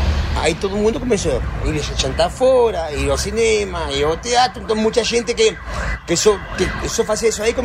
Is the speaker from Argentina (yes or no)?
yes; Argentina; tenho 53 anos e, bom, isso aí, sou argentino.